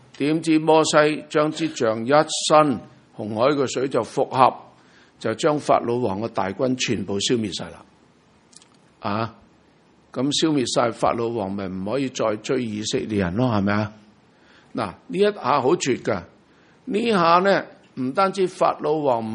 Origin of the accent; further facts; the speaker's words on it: China; 有啲人問我，我哋中國人過新年啊，點解貼啲揮春喺門楣門腔啊